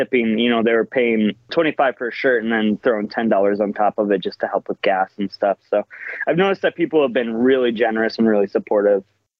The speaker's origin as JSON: {"language": "English", "region": "South Dakota", "country": "United States", "said": "So, you know, we're from South Dakota. Can't just drive straight to the New England area."}